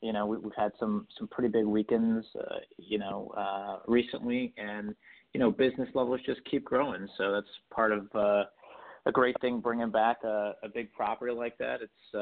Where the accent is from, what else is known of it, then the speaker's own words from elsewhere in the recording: Cincinnati, Ohio, United States; now in Atlantic City, United States; Cincinnati, yeah. I grew up in Cincinnati and somehow traveled. I think I've done a circle around the country and wound back up in Atlantic City. Not originally from New Jersey